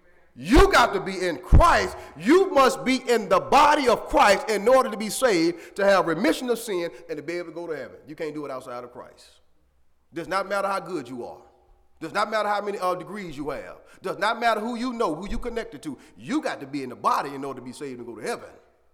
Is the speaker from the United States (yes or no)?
yes; Montgomery, Alabama, United States; I grew up in Montgomery, Alabama. And in the summertime, it get hot in Montgomery, Alabama.